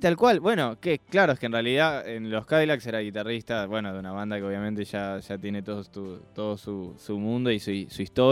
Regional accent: Buenos Aires, Argentina; yo nací y viví en Boedo hasta los 17

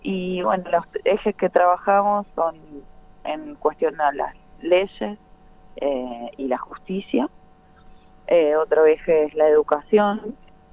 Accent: Rosario, Santa Fe, Argentina; nosotras somos de Rosario.

